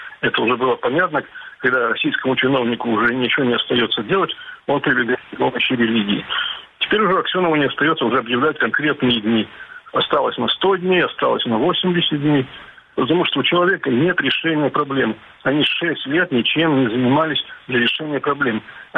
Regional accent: Simferopol, Crimea, Ukraine; Ну, смотрите, я как бы вырос в Симферополе. Я помню, какой это был зеленый, цветущий город.

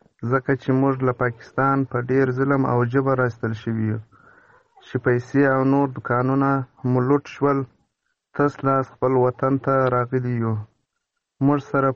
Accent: Afghanistan; also born or lived in Pakistan; زه یو مهاجر يم یو اونۍ کې چې خپل وطن ته راغلم او له ډیر سخت حالات سره مخ یو

